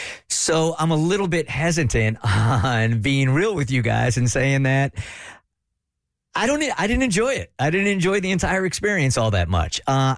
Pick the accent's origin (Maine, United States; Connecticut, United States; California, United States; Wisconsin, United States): California, United States; San Diego; so I grew up in San Diego where guns in the part of San Diego that I grew up in just weren't part of the culture. Now, I live in the South now.